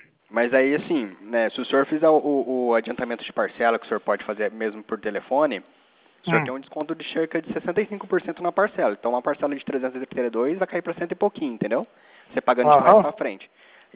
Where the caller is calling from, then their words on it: São José dos Campos, São Paulo, Brazil; Eu sou do cidade de São José dos Campos.